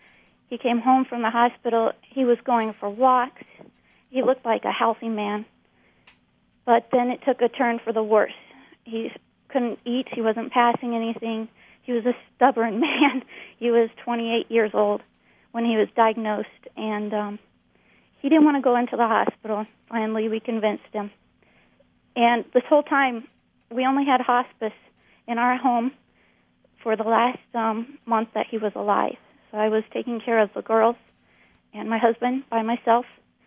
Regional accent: Nebraska, United States; And I grew up here in Nebraska, so I had a good rude awakening and a lesson going to Manhattan and learning how to survive there.

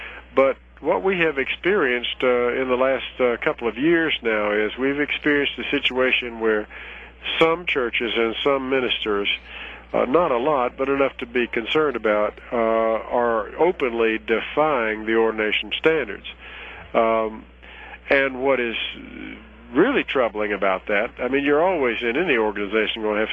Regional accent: Southern United States, United States; accent: Southern; as you can tell from my voice, I'm a Southerner

